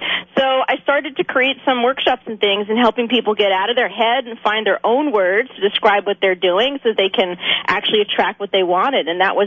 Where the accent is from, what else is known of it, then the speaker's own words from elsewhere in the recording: New Jersey, United States; now in Orange County, United States; I am in Southern California. I'm in Orange County. Beautiful Orange County, California. But I just want your listeners to know I'm a Jersey girl. So I got the East Coast thing going on.